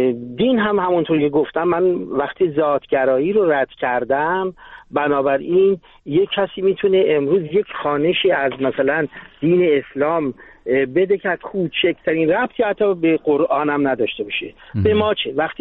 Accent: Iran; born there; همه ما تو ایران به دنیا اومدیم.

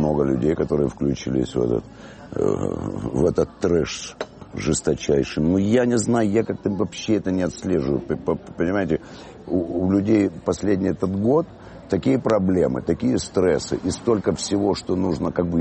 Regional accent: Kyiv, Ukraine; я родился в Украине, я киевлянин коренной.

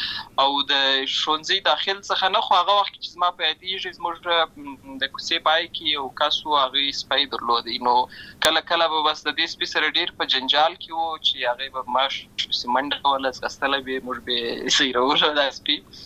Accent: Lashkar Gah, Helmand, Afghanistan; زه په اصل کې د اوروزګان ولایت یم، اما زه په هلمند ولایت لشکرګاه کې پیدا شوی یم، اما د لوی سوی یم، عملته مې ښوونځی لسته ده

